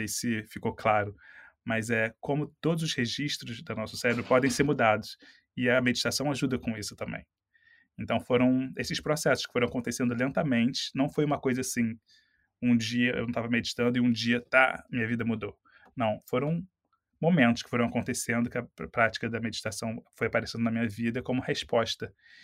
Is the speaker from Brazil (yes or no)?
yes; Brazil; Alô, e você é da onde? Eu falei, sou do Brasil. Ela era brasileira também.